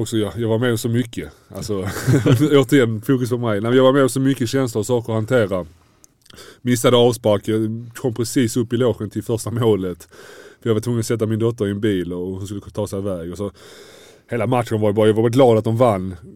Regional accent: Malmö, Skåne, Sweden; Så jag var själv samma när jag var ung i Malmö

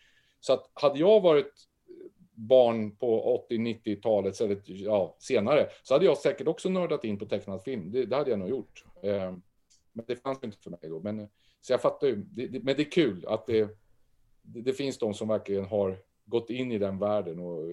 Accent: Östergötland, Sweden; Ja, jag är ju Östgöte. Ja, jag är Östgöte på andra sidan Vättern där. Men och den dialekten har jag använt också många gånger.

